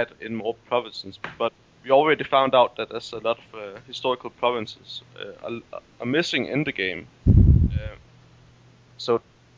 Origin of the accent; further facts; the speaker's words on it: Copenhagen, Capital Region of Denmark, Denmark; English is a second language; Yeah, I'm from Denmark